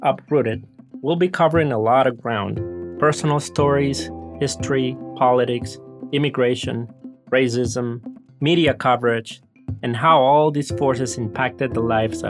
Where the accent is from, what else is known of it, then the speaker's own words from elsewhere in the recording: Havana, Cuba; now in La Crosse, United States; Yes, I grew up in Havana, Cuba, and I have a very vague memory of the Mariel boat lift. I was 5 years old when it happened. I moved to La Crosse about 9 years ago